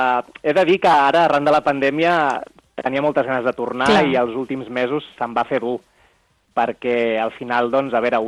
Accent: Sant Pere de Ribes, Catalonia, Spain; moved away as an adult; now in South Korea; tota la vida m'he criat i he crescut a Sant Pere de Ribes, he estudiat allà i després vaig estudiar a Barcelona, però sempre vivint a Ribes, i ara doncs fa 3 anys que visc a Corea del Sud

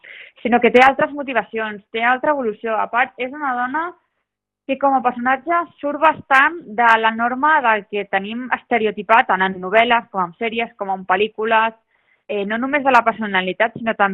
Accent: Olèrdola, Catalonia, Spain; Doncs la veritat és que de casa teva, d'on has viscut tota la vida, et convoquin

